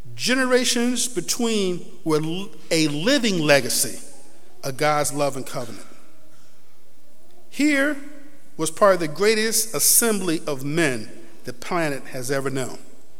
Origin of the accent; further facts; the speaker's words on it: Rochester, New York, United States; I said, I'm from Rochester.